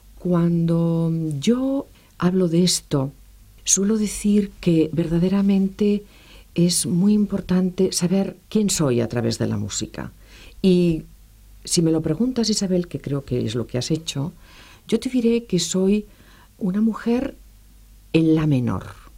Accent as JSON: {"language": "Spanish", "town": "Bilbao", "region": "Basque Country", "country": "Spain", "said": "Yo soy de Bilbao, como tú muy bien sabes"}